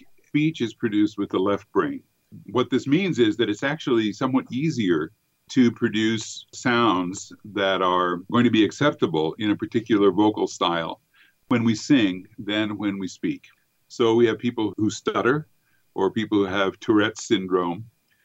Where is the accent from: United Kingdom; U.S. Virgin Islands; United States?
United Kingdom; London; From London, England.